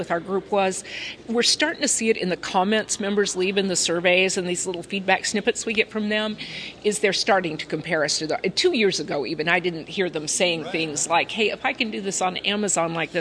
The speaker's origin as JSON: {"language": "English", "town": "Denver", "region": "Colorado", "country": "United States", "said": "I don't know. I'm from Denver, and so I wasn't expecting this."}